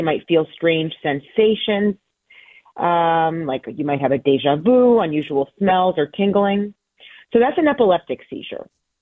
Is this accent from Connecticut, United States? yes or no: yes; Hartford, Connecticut, United States; born there; Yeah, so, I was born in Connecticut at Hartford Hospital, the same place where I'm working now.